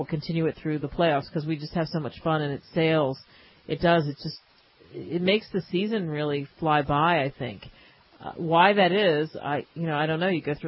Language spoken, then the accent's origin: English; New York, United States; also born or lived in Philadelphia, United States; But I am from New York originally, moving down to Philadelphia. So I'm from the East Coast originally.